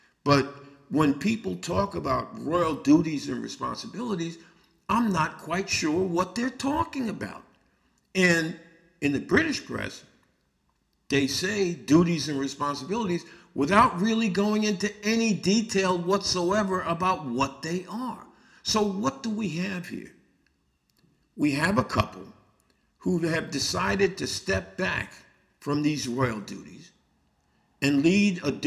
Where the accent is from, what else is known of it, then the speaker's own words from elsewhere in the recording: United States; I'm an American, so maybe it makes a big difference to people in the UK.